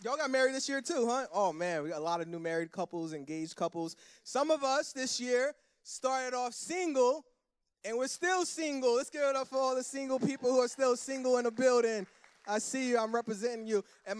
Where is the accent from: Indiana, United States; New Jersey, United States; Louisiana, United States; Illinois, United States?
Louisiana, United States; Kenner; by growing up in Kennebrook. So I'm like, this is great. I'm out of Kenner.